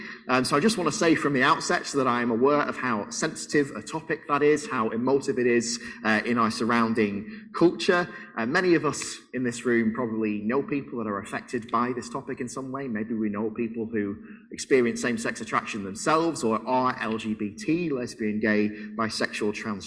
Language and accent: English; Preston, North West England, United Kingdom; I come from Preston, so I've only driven an hour or so to get in this morning. I'm part of a Church of England church in Preston